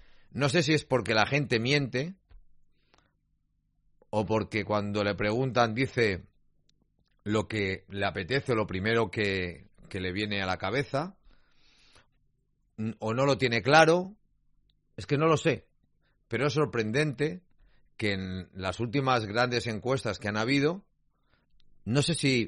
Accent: Catalonia, Spain; yo soy del 3,6% de catalanes que somos del español.

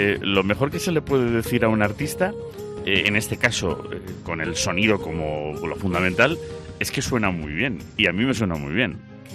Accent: Galicia, Spain; yo que me miras y parezco así, según me ves, y de este tío es de Pakistán seguro, y soy gallego.

